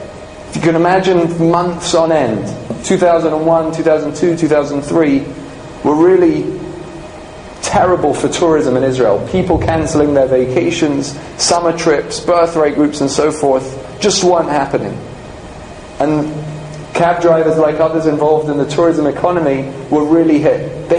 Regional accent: London, United Kingdom; also born or lived in Glasgow, Scotland; I was born in Glasgow in Scotland, but I grew up in London.

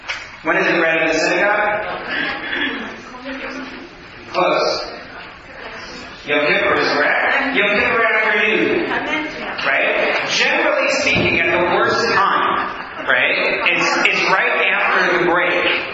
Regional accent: United States; You have to remember also, I'm American, I don't know the geography.

